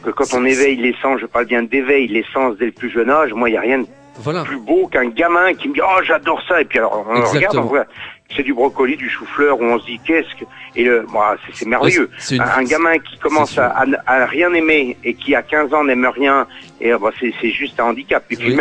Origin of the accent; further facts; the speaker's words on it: Nouvelle-Aquitaine, France; Mais je suis des Deux-Sèvres